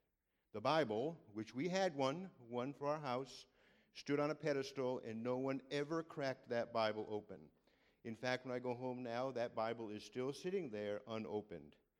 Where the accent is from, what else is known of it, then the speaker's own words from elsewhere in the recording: Connecticut, United States; born there; I was born in Connecticut to a mother and a father, traditional family back in 1962. So that was a long time ago. So, and my mother and father were both Roman Catholics.